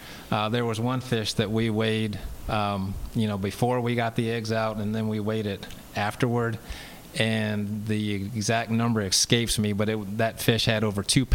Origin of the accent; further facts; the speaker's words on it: Virginia, United States; I'm originally from Virginia, so I went to Virginia Tech